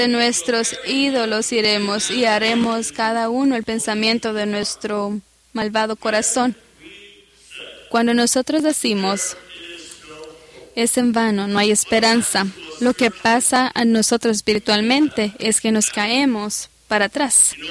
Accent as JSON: {"language": "Spanish", "region": "New Hampshire", "country": "United States", "second_language": "Spanish", "said": "Y yo soy de New Hampshire, que es conocido para el granito."}